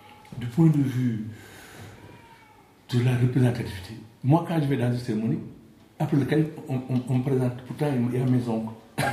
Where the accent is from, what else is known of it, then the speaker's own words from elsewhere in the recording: Senegal; nous sommes des musulmans, hein, nous sommes des Sénégalais.